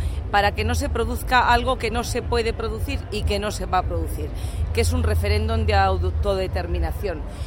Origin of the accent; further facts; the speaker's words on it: Castilla-La Mancha, Spain; Como castellano-manchega tengo que lamentar, y lamento mucho, la verdad, que el vicepresidente de mi tierra defienda un referéndum ilegal